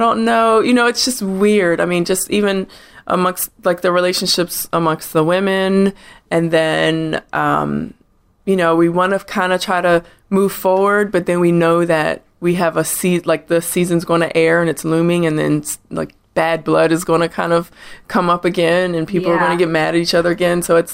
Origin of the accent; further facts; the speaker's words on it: Baltimore, Maryland, United States; I'm from Baltimore